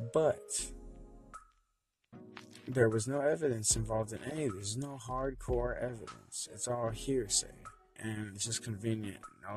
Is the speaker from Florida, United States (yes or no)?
yes; Miami, Florida, United States; I mean, I grew up in Miami. I'm grown in Miami. I was imported there and I was grown there, from Key Largo to West Palm Beach to my fucking Miami